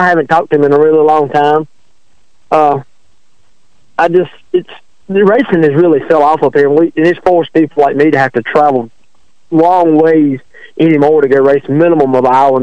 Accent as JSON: {"language": "English", "town": "Rocky Mount", "region": "Virginia", "country": "United States", "said": "I'm from Rocky Mount, Virginia, actually. About 15 minutes from the Speedway, actually."}